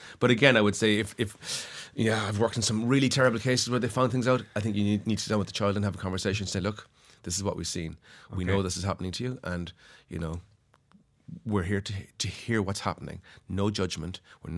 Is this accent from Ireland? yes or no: yes; Cork, Munster, Ireland; I grew up in Cork in the 80s and 90s.